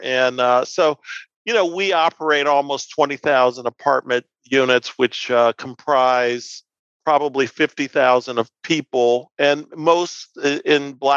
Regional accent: Detroit, Michigan, United States; also born or lived in Chicago; by way of background, I grew up in Detroit. I went to school at the University of Michigan. I played basketball there. And then I later went to graduate school at MIT. And then my first job I took in Chicago

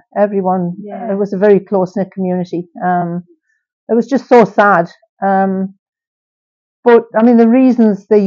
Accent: Hamsteels, North East England, United Kingdom; born there; I was born in Hamsteels, which was a good village of 64 houses.

